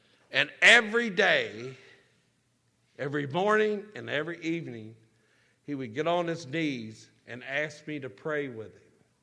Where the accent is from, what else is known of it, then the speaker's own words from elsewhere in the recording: Kentucky, United States; I'm from Western Kentucky.